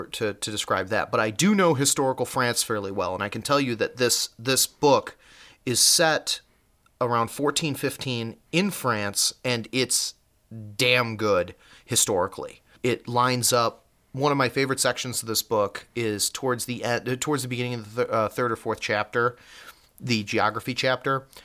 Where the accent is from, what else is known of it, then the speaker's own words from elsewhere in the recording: Chicago, Illinois, United States; And I mean, granted, we're both from Chicago, so I don't know if...